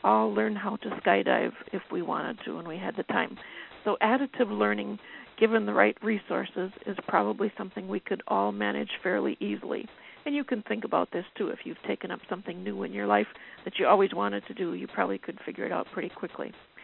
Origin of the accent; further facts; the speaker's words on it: Duluth, Minnesota, United States; As Dick said, I'm from Duluth, Minnesota